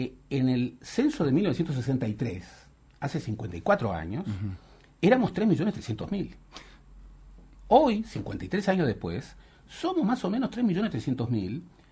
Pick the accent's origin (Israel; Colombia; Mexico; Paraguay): Israel; Para darte un ejemplo, Israel, vengo de Israel, invierte 4.5% de su producto, que es inmenso.